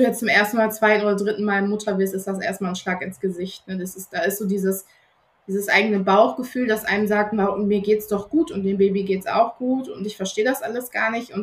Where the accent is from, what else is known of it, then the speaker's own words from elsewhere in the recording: North Rhine-Westphalia, Germany; born there; moved away as an adult; ich bin 31, komme gebürtig aus dem Ruhrgebiet und bin 2016 für meine Hebammenausbildung hier ins schöne Emsland gezogen.